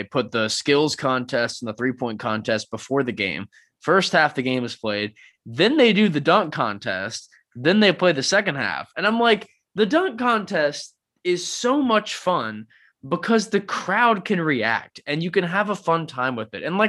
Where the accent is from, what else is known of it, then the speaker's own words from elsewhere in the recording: Atlanta, Georgia, United States; It's actually going to my hometown of Atlanta, booked for March 7th.